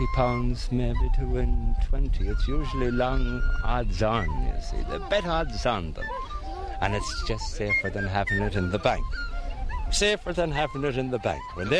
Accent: Frenchpark, Connacht, Ireland; French Park.

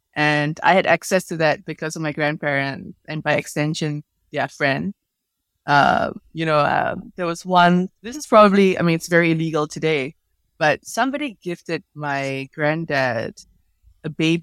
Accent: Singapore; I grew up in Singapore in the early 80s.

